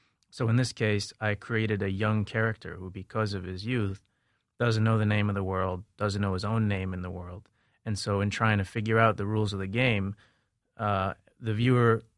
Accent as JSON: {"language": "English", "town": "New York City", "region": "New York", "country": "United States", "tie": "born or raised there", "said": "Although I grew up in New York City, I'm from East 4th Street. My father's from Kashmir."}